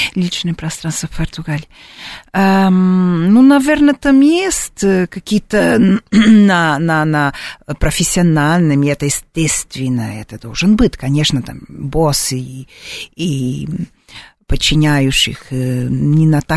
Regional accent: Russia; also born or lived in Portugal; Я когда отсюда уехала из России

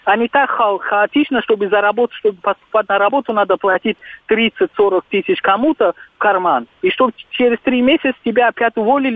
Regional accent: Tajikistan; я вот как гражданин Таджикистана, как таджик

